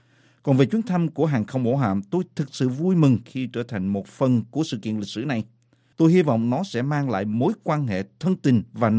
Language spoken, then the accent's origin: Vietnamese; Saigon, Ho Chi Minh City, Vietnam; born there; Tôi sinh ra ở Sài Gòn, gia đình tôi gốc Hà Nội, nhưng chuyển vào Nam năm 1954 khi Việt Nam đang chia cắt.